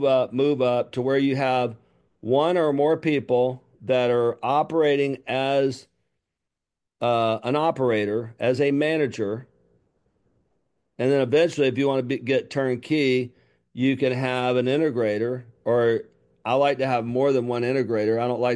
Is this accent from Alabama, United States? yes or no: yes; Alabama, United States; Listen, I'm from Lower Alabama. I'm not that sharp sometimes, but I got something going.